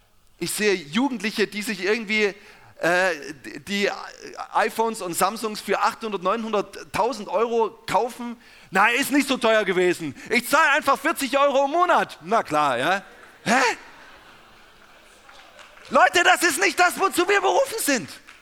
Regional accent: Saxony, Germany; now in southern Germany; Ich komme ja ursprünglich nicht hier aus dem Süden und ich komme eigentlich aus dem Erzgebirge. Ja? Und ja, Osten rockt.

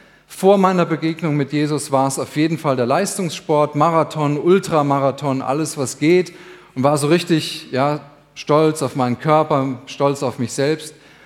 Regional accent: Rhineland-Palatinate, Germany; Ich komme ziemlich aus dem Norden, aus dem Westerwald

